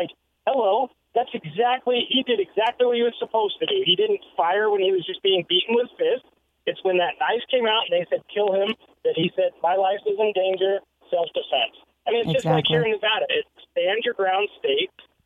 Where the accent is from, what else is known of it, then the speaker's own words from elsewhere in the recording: Ireland; And, you know, hey, I'm Irish. Okay. We were slaves as well.